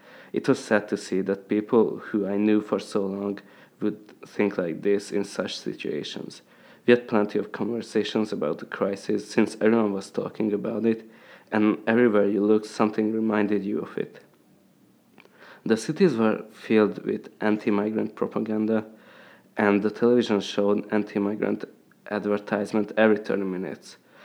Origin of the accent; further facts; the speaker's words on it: Hungary; As I grew up in Hungary, I experienced no wars, no conflicts, and everything seemed to be peaceful.